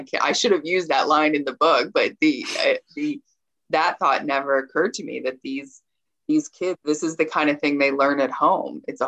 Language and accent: English; California, United States; I'm from California and I went to public school